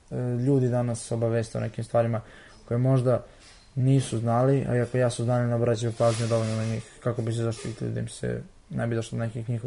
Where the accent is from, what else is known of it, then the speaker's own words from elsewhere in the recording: Kruševac, Šumadija and Western Serbia, Serbia; dolazim iz Kruševca